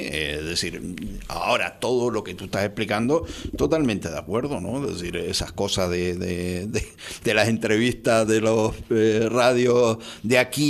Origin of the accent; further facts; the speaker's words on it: Galicia, Spain; Galicia? Es que eso es una falta de respeto a los gallegos, ¿no? Es decir, yo quiero que me hables de mi tierra, lo que vas a hacer en mi tierra